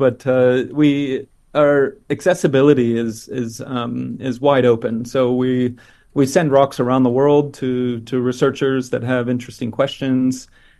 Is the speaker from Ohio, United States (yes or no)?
yes; Ohio, United States; But so where I'm from here, this close to my hometown, we're completely covered by glacial deposits from the northern hemisphere that kind of grew south, and the entire state of Ohio